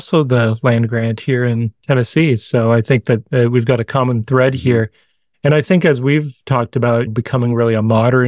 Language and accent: English; Canada; I grew up in Canada